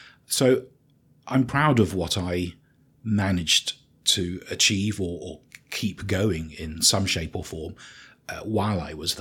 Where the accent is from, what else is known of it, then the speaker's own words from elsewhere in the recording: Manchester, North West England, United Kingdom; But I grew up in Manchester. I started playing the organ from a very early age.